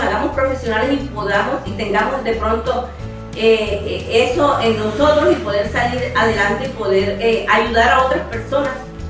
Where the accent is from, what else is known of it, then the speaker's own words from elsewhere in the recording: Cesar, Colombia; moved away; No soy sabanera, soy del departamento del Cesar, soy desplazada y estoy aquí desde hace 27 años, 29 años